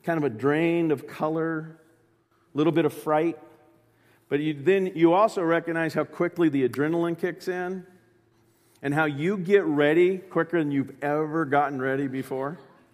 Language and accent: English; California, United States; also born or lived in Florida / Indiana; I grew up in California. After California, I was in Florida. And then for a stint that I hope never to relive, I moved north into Indiana.